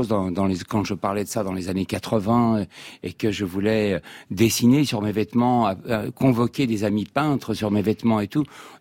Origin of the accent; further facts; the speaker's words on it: Normandy, France; also born or lived in Morocco; je suis passé du Maroc où je suis né à la Normandie où il pleuvait tout le temps.